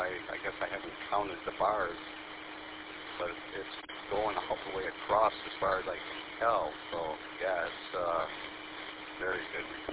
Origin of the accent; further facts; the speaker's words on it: Saginaw, Michigan, United States; Well, you know, I was born and raised in Saginaw, so, you know, it's, Saginaw's definitely cool.